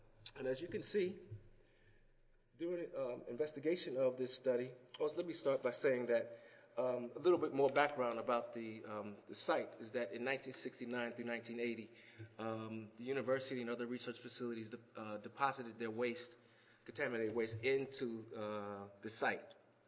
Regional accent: New Jersey, United States; Unfortunately, I'm from New Jersey, and you can't see New Jersey because it's littered with Superfund sites.

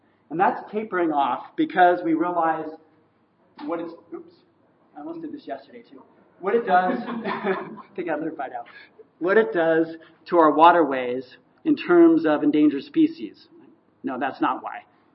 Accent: California, United States; I'm from Northern California. I grew up in Northern California, so I think of Southern California as being really bad because they steal a lot of our water.

